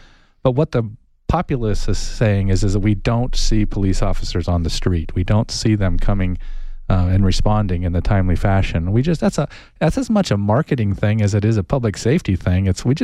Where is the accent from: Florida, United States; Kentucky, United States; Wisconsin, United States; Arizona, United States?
Arizona, United States; Tucson; I think that I keep saying that when I grew up here in Tucson as a young man, it was a great place to grow up.